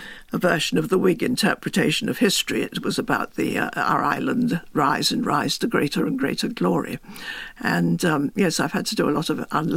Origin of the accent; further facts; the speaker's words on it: England, United Kingdom; And I was very confused about this business of being English, because it was very much drummed into you that this was good.